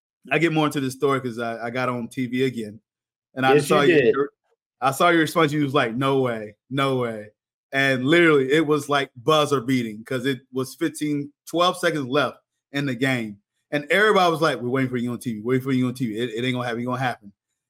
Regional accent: Orlando, Florida, United States; I'm from Orlando and I'm not from here, but I've been enjoying the city.

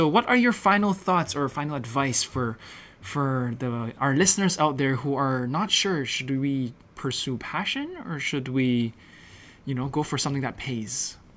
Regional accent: Hong Kong; Growing up in Hong Kong, had such a small environment

